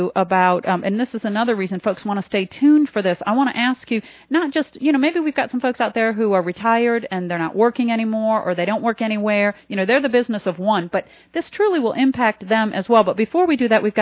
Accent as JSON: {"language": "English", "region": "Michigan", "country": "United States", "said": "But nonetheless, I'm from Michigan, and, you know, my family has, you know, that put food on our table."}